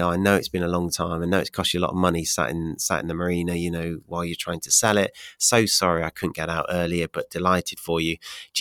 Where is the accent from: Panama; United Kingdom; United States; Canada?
United Kingdom; We as Brits, we don't like, as a British vendor, we don't like talking about money.